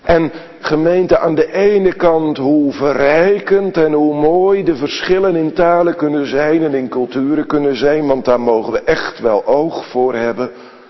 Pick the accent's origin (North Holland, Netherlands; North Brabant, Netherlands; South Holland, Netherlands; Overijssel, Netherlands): South Holland, Netherlands; Sliedrecht; Ik herinner me dat ik als kleine jongen op de basisschool in Sliedrecht zat